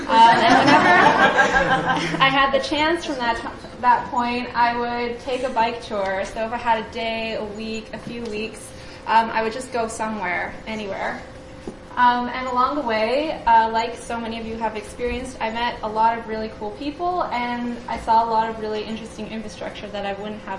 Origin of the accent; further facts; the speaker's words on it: Toronto, Ontario, Canada; So I started biking, I'm from Toronto, and I started biking on my commute to work as a teenager.